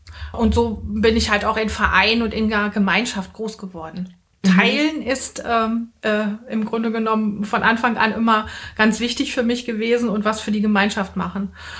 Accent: Gillersheim, Lower Saxony, Germany; Und ich komme aus Gillersheim. Das ist ein kleiner Ort im Landkreis Nordheim mit 1000 Einwohnern

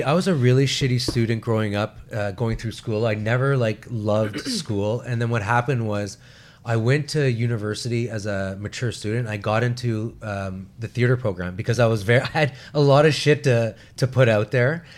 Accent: Montreal, Quebec, Canada; I was born and raised in Montreal, and all of a sudden I just get married 1 year and I moved to Ottawa

